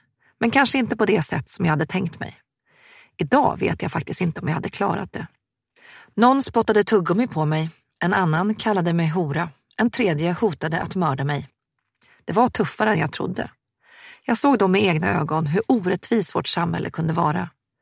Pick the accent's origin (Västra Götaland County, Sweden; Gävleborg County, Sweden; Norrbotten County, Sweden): Gävleborg County, Sweden; Gävle; Jag kommer ursprungligen från Gävle. Jag hade en trygg uppväxt, bodde i ett privilegierat område och hade många kompisar.